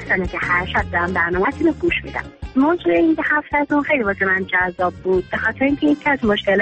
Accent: Tehran, Tehran Province, Iran; پدرم تهرانیه، پدربزرگم تهرانیه، پدربزرگم تهرانیه. هر کم به ما میگه کجایی هستی با کلی خجالت میگیم تهرانی

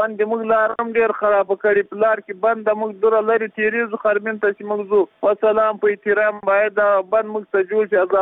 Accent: Paktika, Afghanistan; د پکتیکا یو سپټل کواره د مشکل د کلی وسیدون

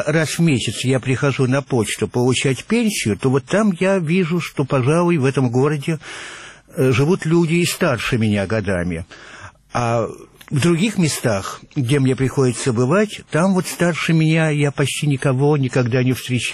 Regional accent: Saint Petersburg, Russia; я петербуржец, хотя считать себя 100% коренным петербуржцем формальных оснований вроде бы нет. О своем происхождении, о своем рождении я скажу немножко погодя. Я петербуржец, ну и я вот уже 70 лет, можно сказать, разделяю судьбу этого города.

